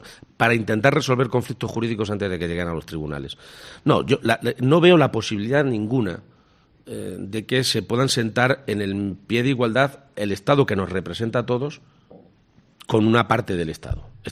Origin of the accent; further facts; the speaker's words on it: Spain; los que no dudamos que somos españoles